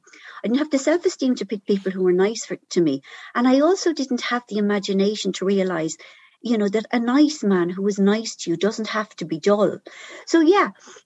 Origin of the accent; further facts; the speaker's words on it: Ireland; also born or lived in London; like I kind of clustered as many Irish people to me as possible because with the best will in the world, we are funnier than other nations.